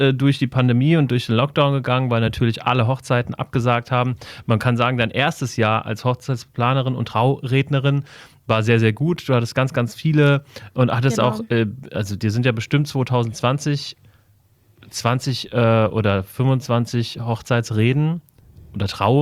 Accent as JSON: {"language": "German", "town": "Wiesbaden", "region": "Hesse", "country": "Germany", "tie": "born there", "said": "Ich bin in Wiesbaden geboren. Wir sitzen gerade in Wiesbaden."}